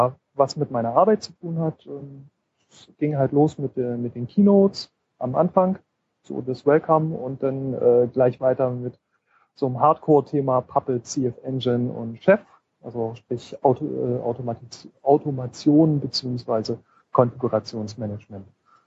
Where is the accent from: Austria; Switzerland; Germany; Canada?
Germany; Leipzig, Saxony; Also ich komme aus Leipzig